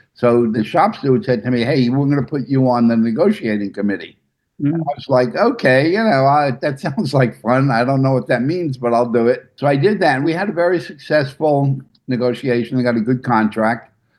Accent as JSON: {"language": "English", "town": "Brooklyn", "region": "New York", "country": "United States", "tie": "born or raised there", "said": "You know, I grew up in Coney Island, which is still the hood. It's not gentrified Coney Island in Brooklyn yet"}